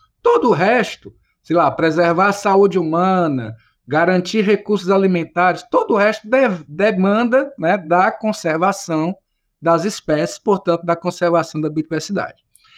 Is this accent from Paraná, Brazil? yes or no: no; Ceará, Brazil; moved away as an adult; also born or lived in Rio Grande do Sul; now in Santos, Brazil; sou cearense. Eu emigrei do Ceará quando terminei minha graduação e meu mestrado e fiz doutorado no Rio Grande do Sul na área de oceanografia. E aí por lá passei algo em torno de 7 anos, quando prestei concurso aqui para o Instituto do Mar, em Santos, onde estou desde então